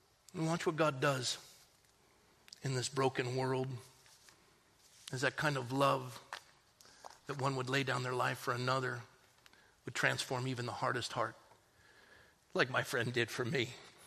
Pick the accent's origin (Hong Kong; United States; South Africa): United States; Coronado, California; I was raised in Coronado.